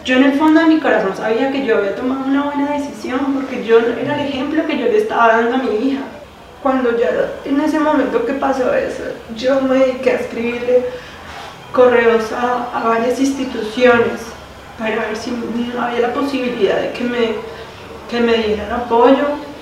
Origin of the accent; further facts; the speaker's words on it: Santa Marta, Magdalena, Colombia; Vengo desde la ciudad de Santa Marta, donde trabajaba con mi pareja en un negocio compartido